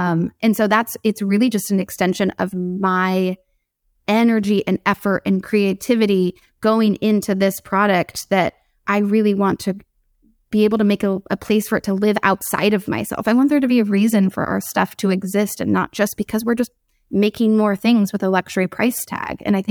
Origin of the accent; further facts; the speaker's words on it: San Diego, California, United States; I grew up in San Diego.